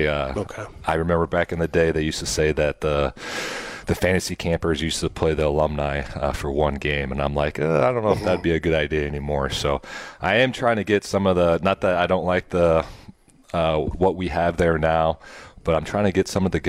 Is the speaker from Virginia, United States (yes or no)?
no; Nebraska, United States; I grew up in Nebraska, so we had some steakhouses, but it was nothing like that.